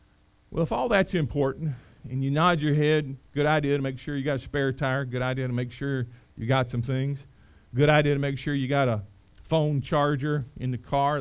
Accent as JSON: {"language": "English", "region": "North Carolina", "country": "United States", "tie": "born or raised there", "said": "I grew up in Eastern North Carolina. I grew up where, with regularity, there was going to be a hurricane come through."}